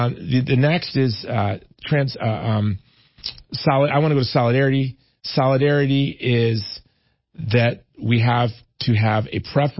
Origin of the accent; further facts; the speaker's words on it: Hawaii, United States; In my home state of Hawaii, you have the governor behaving as a bureaucrat.